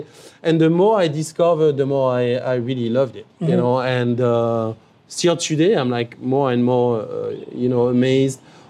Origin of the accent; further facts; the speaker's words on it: Paris, Île-de-France, France; I liked it because I grew up in Paris.